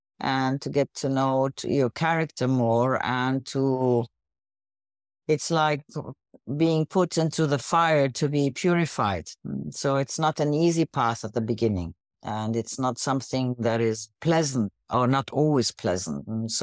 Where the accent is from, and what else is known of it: Lebanon; born or raised there; also born or lived in Baghdad, Iraq / Austria / Egypt / United Arab Emirates